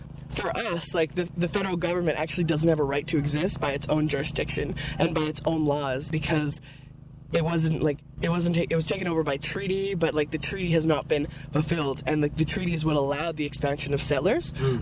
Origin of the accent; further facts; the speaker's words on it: Manahuac, Nicaragua; now in Edmonton, Canada; I am from Manahuac, Nicaragua territory. That's my motherland. I am Quexala, I'm Mestiza, and I usually live in a Miskwichiwas Galigan or Beaver Hills House, or what's called now Edmonton, Alberta, Canada